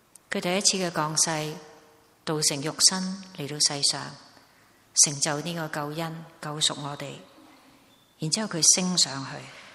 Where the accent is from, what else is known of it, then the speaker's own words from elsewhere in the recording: Hong Kong; born there; 我们可以想想，我们生在香港的人，以前很多人就恨入英籍，即是当我们还是英国殖民地的时候